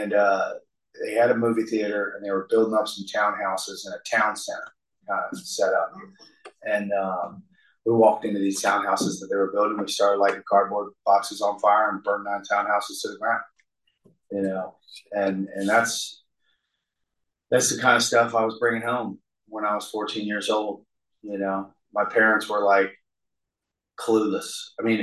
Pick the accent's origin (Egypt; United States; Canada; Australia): United States; Kensington, Maryland; But I grew up in Kensington, Maryland. I grew up in a big family.